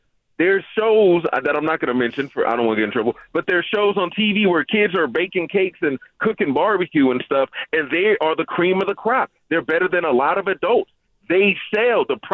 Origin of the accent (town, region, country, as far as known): California, United States